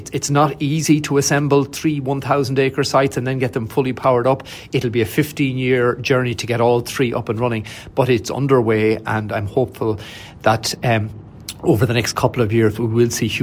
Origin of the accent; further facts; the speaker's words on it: Athlone, Westmeath, Ireland; In my hometown of Athlone, they're very welcome.